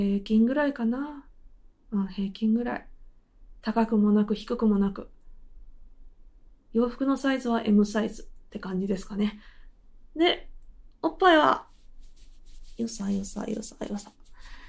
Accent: Osaka, Japan; 大阪人です。大阪人オブ大阪人です。大阪生まれ、大阪育ちです。

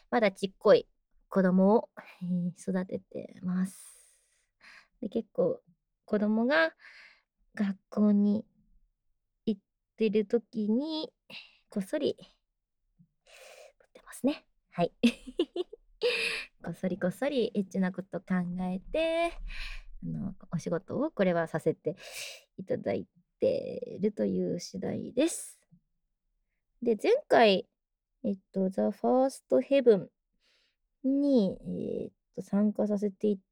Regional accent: Kanagawa, Japan; 出身は、神奈川県ですね。今横浜のあたりに住んでまして、結構海が見えて、綺麗なところです。

